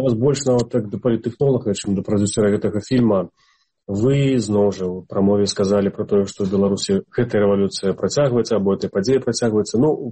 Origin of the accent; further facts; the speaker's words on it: Belarus; ну, я как белорус